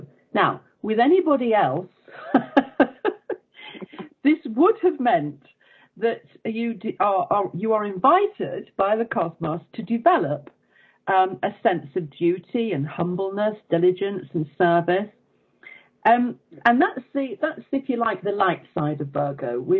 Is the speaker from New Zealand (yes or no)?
no; England, United Kingdom; and I'm English